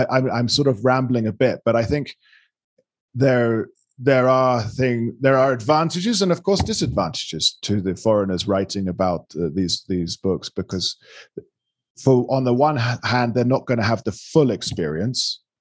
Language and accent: English; London, United Kingdom; London. I'm a Londoner.